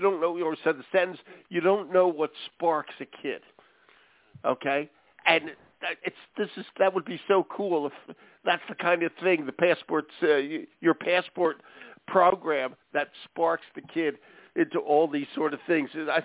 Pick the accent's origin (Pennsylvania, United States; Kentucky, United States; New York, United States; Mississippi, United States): Pennsylvania, United States; my old home state where I was born and raised in Pennsylvania, nutsy as ever.